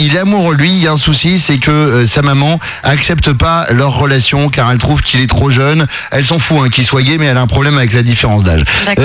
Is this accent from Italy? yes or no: no; Saint-Jean-d'Angély, Nouvelle-Aquitaine, France; Moi je suis de Saint-Jean-d'Angély